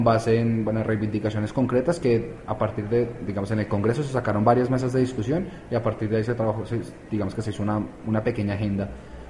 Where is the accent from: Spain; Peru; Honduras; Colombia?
Colombia; Bueno, yo vengo de Colombia